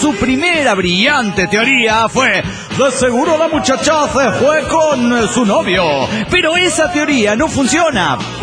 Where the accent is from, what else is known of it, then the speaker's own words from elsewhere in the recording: Coacalco, State of Mexico, Mexico; de Coacalco.